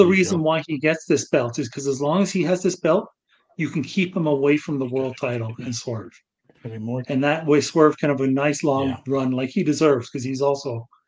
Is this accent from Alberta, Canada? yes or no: yes; Calgary, Alberta, Canada; If you want to know, we're from Calgary, we're not supposed